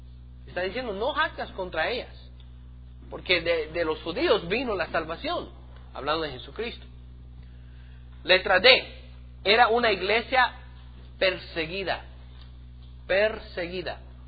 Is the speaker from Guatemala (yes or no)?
no; United States; Spanish is a second language; en mi pueblo, en los Estados Unidos, en mi país, hemos tenido mucha libertad